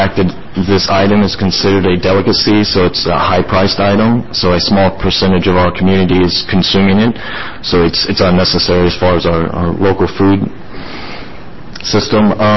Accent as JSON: {"language": "English", "town": "Portland", "region": "Oregon", "country": "United States", "said": "I'm from Portland, Oregon."}